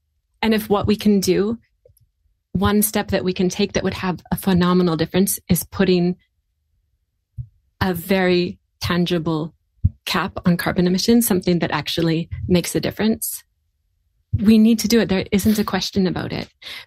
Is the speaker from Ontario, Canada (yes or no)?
no; Lytton, British Columbia, Canada; I'm from Lytton. And I think most Canadians have heard of Lytton, definitely not before the fire. It's a tiny little village. It was a tiny little village, even tinier now.